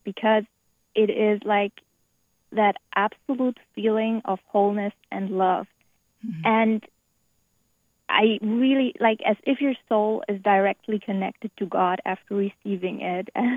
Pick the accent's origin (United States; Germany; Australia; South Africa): Germany; English is a second language; In my home country, Germany